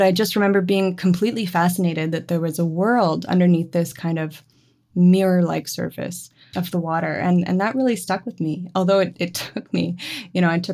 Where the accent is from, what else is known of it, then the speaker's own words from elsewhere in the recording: Moncton, New Brunswick, Canada; My family is in Moncton. So we grew up in and around Moncton, and I've spent loads of time in St. John.